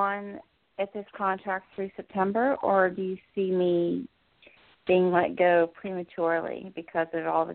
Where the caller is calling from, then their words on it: New Jersey, United States; I'm in New Jersey.